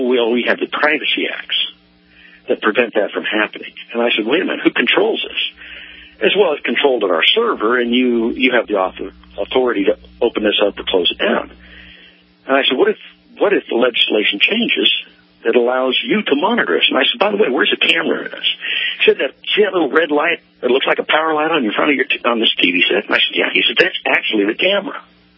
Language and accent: English; Texas, United States; I'm an expat from Texas.